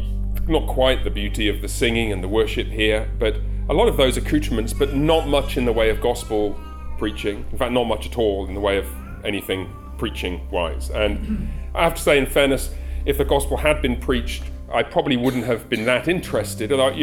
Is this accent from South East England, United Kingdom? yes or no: no; Haltwhistle, North East England, United Kingdom; born there; also born or lived in Coventry; So I was born in Holtwhistle, which is a tiny little town right up in the northeast of England.